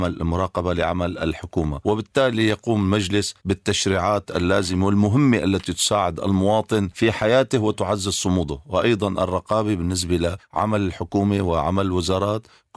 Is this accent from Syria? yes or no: yes; Syria; لأن نحن كسوريين إرادة الحياة لا يمكن لأحد أن يقتل إرادة الحياة